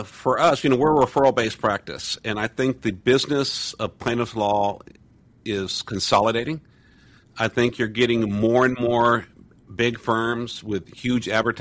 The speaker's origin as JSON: {"language": "English", "town": "Brownsville", "region": "Texas", "country": "United States", "tie": "born or raised there", "said": "And I was back in my hometown of Brownsville, where the Mexican food is so good."}